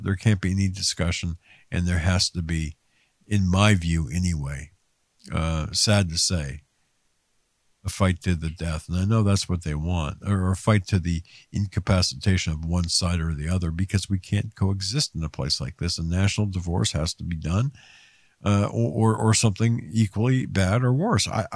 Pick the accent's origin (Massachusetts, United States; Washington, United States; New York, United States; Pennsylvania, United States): Pennsylvania, United States; what concerns me is my home state of home Commonwealth of Pennsylvania.